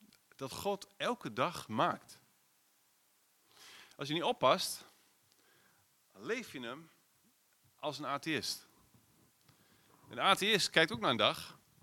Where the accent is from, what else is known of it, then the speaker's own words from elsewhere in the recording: Netherlands; als we niet oppassen als Nederlanders, klagen we echt een hoop hoor.